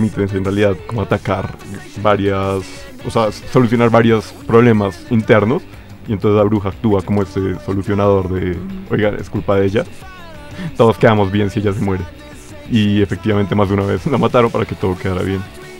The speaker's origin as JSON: {"language": "Spanish", "country": "Colombia", "said": "hablando de como colombiano"}